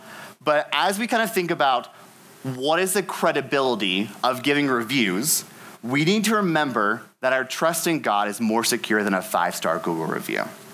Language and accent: English; Kentucky, United States; This is actually very close to where I grew up in Kentucky, Great Smoky National Park.